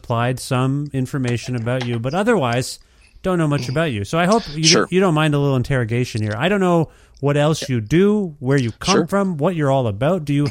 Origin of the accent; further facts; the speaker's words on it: Canada; I'm Canadian.